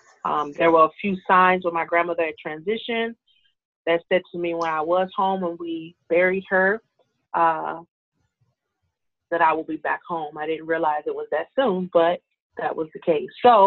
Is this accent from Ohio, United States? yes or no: yes; Youngstown, Ohio, United States; So Ladybug's Farm primarily got started when I returned back to my hometown, Youngstown, Ohio, in, was that 2012.